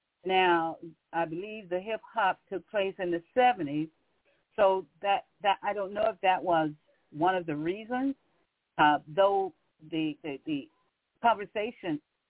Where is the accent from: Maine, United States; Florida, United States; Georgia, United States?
Florida, United States; Pompano Beach; also born or lived in Brooksville; now in St. Petersburg, United States; I'm born in Brooksville, Florida, which is Central Coast on the west coast of Florida, and raised in Pompano Beach, Florida, on the east coast near the Atlantic Ocean.